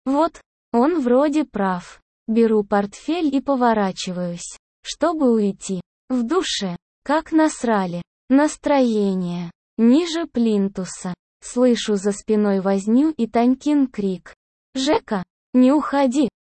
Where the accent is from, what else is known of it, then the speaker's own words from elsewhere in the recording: Novosibirsk, Novosibirsk Oblast, Russia; Когда мы из Новосибирска приезжали на море, то все вокруг порой часто шутили, правда, что у вас 12 месяцев зима, а вот остальное лето. Да нормальный у нас климат.